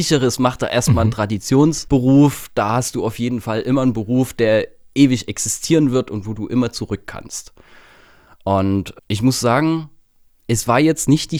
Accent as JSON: {"language": "German", "town": "Königshain-Wiederau", "region": "Saxony", "country": "Germany", "tie": "born or raised there", "said": "Ich bin halt auf dem Dorf groß geworden."}